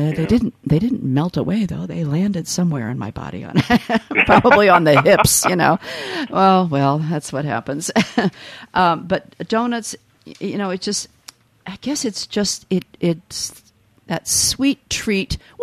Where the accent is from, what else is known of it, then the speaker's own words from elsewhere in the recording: Midwest, United States; But I grew up in the Midwest, and we had a company, again, a Southern company